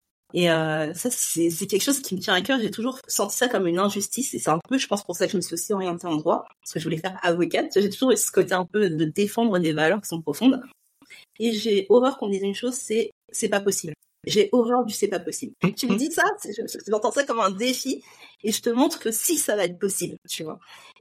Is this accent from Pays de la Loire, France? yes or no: no; Trappes, Île-de-France, France; je viens de Trappes.